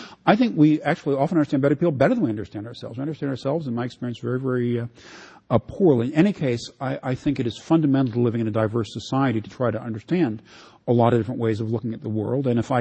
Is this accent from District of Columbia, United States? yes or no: yes; Washington, District of Columbia, United States; when I was a little boy growing up in Washington, D.C., I used to buy these little spiral notebooks at we lived a block from the elementary school